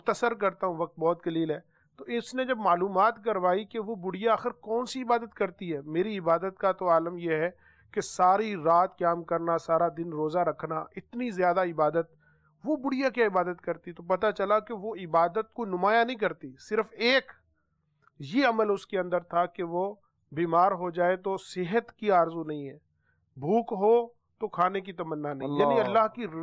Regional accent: Faisalabad, Punjab, Pakistan; ہم فیصل آباد سے ہیں

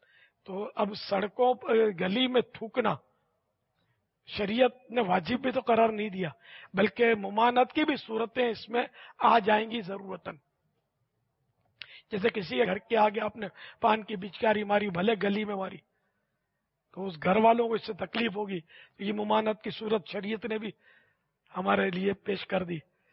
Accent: Karachi, Sindh, Pakistan; born there; میں تو اصلاً نسلاً ان مانو کر پاکستانی ہوں کہ میں تو پیدا ہی پاکستان میں ہوا ہوں، باب المدینہ میں پیدا ہوں، کراچی کی پیدائش ہے میری

